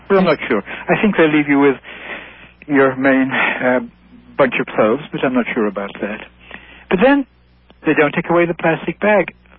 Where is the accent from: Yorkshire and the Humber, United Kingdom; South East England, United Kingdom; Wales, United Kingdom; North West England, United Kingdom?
North West England, United Kingdom; Manchester; born there; I was born in England, Manchester, England.